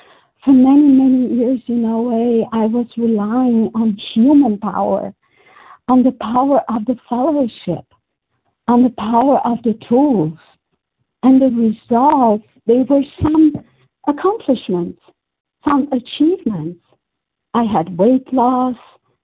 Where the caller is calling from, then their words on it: Brazil; and I'm calling from Brazil.